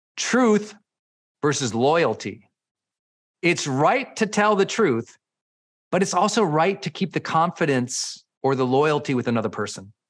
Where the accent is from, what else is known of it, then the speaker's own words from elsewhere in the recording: Montana, United States; Matter of fact, where I grew up in Montana, I'd say most of my friends did not ever leave their town or their state